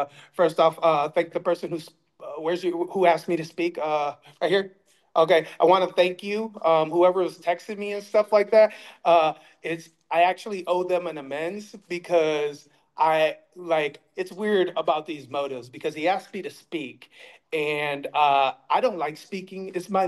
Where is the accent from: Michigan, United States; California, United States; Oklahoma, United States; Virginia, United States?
Michigan, United States; Pontiac; because I'm from Pontiac, Michigan. Okay, and I was raised there. And so how I would explain that is I'm about 35 minutes northeast of Detroit.